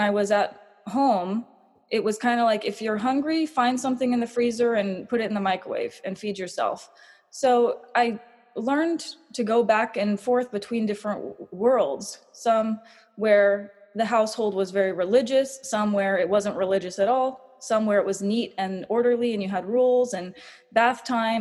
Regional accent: El Sobrante, California, United States; I grew up in the Bay Area, born in the Bay Area in a little town called El Sobrante, which means leftovers.

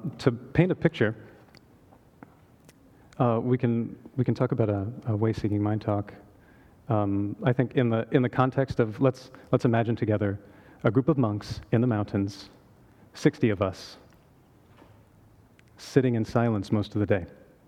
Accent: Texas, United States; born there; So I was born in Texas. People tell me it doesn't show on the accent.

